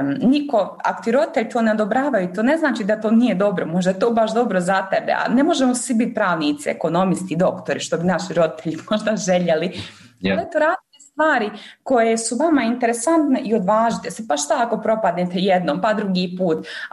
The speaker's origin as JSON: {"language": "Bosnian", "country": "Bosnia & Herzegovina", "said": "sam se zaposlila kao Bosanka i Hercegovka i trebalo je posebno odobrenje da se zaposlim, jer nisam državljanka Evropske unije"}